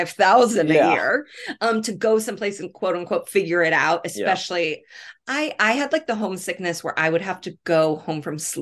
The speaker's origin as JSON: {"language": "English", "town": "Indianapolis", "region": "Indiana", "country": "United States", "tie": "born or raised there", "said": "But yeah, I am born and raised in Indianapolis, and that is why my fandom is the way it is. And my parents are from upstate New York. And so no one in my family is originally from Indiana."}